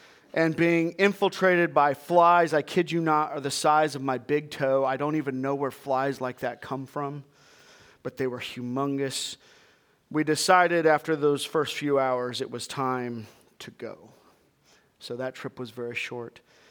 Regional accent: Colorado, United States; I grew up in Colorado. I camped my whole life.

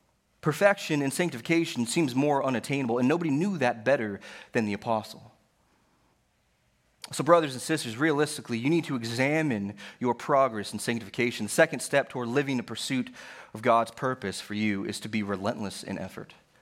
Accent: Colorado, United States; Probably not in Texas. But growing up in Colorado, I had the opportunity to do so every now and then.

